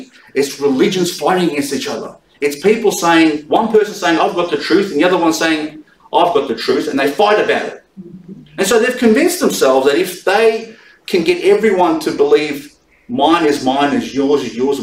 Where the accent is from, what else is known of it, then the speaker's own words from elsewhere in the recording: Australia; growing up in an Italian household, under a Catholic religion or whatever it was, growing up in Australia, have a particular worldview